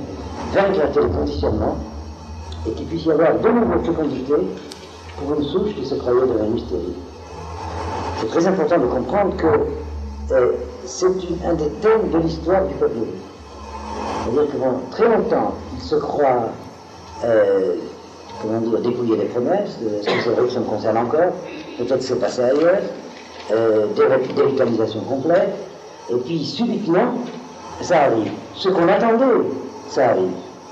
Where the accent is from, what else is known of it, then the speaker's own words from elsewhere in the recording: Algeria; moi je suis originaire d'Algérie